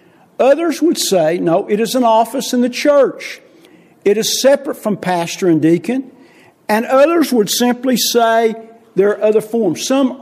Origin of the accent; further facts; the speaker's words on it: Oklahoma, United States; accent: Okie; And so with my funny accent, people thought I talked funny in Oklahoma.